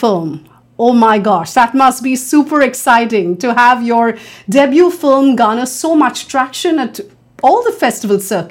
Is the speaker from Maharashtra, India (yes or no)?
yes; Mumbai, Maharashtra, India; because for me, I am from Mumbai.